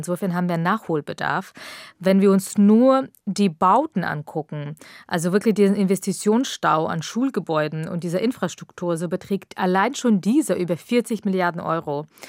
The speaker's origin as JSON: {"language": "German", "town": "Augsburg", "region": "Bavaria", "country": "Germany", "tie": "born or raised there", "said": "Also ich bin in Augsburg aufgewachsen"}